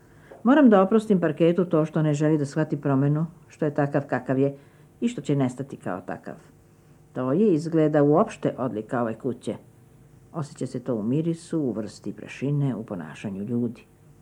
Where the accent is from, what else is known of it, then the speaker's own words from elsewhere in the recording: Belgrade, Serbia; born there; now in Novi Beograd, Serbia; rođena sam na Vračaru, živela na Dorćulu i evo me sad na Novom Beogradu, tako da svakih 20 godina menjam fizički mesto na kome stanujem, ali u stvari neprekidno živim i na Vračaru i na Dorćulu.